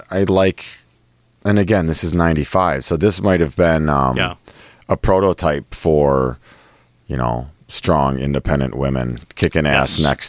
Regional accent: Wisconsin, United States; I'm from Wisconsin, goddammit.

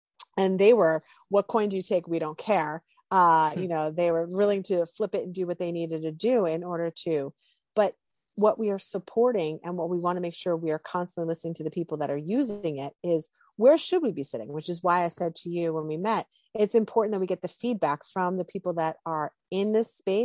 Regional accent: New Jersey, United States; accent: Jersey; you hear my Jersey accent, so you think that this is a domestic company

